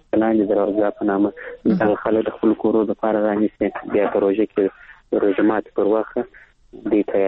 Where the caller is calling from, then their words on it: Kandahar, Afghanistan; له کندهار درسره تلیفون لیکته وصل سوي